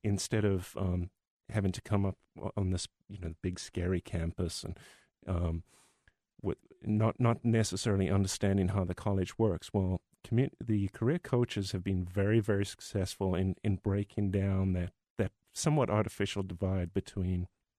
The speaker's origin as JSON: {"language": "English", "country": "South Africa", "tie": "born or raised there", "moved": "yes", "lives_now": "United States", "said": "It's something that I had not encountered when I grew up in South Africa."}